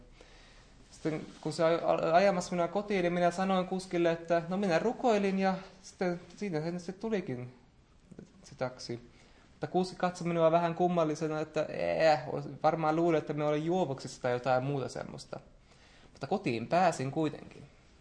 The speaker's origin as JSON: {"language": "Finnish", "country": "Taiwan", "tie": "born or raised there", "moved": "yes", "said": "mitä oli kotiseudullani Taiwanin vuoristossa ollut, kun olin pieni. Jotenkin viikkoja myöhemmin menin taas tänne kotiseutuuni Taiwaniin käymään"}